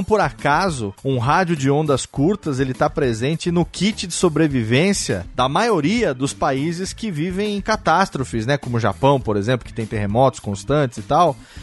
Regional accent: São Paulo, Brazil; porque eu sou do interior de São Paulo

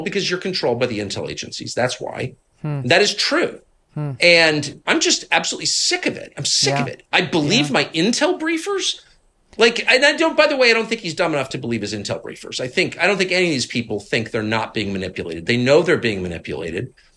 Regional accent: United States; I'm an American. I was born here. I've never lived anywhere else. Pretty patriotic.

